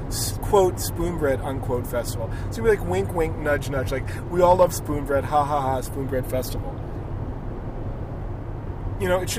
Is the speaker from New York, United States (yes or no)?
yes; New York, United States; I came from New York.